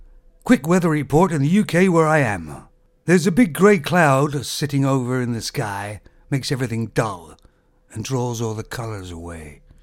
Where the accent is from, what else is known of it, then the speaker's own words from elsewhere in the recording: Canada; Of course, I'm Canadian.